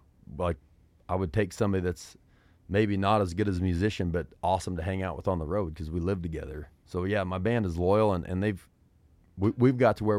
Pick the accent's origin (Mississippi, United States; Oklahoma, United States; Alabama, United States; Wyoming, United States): Wyoming, United States; I lived in Nashville for a bit, but I'm from Wyoming, still live out there.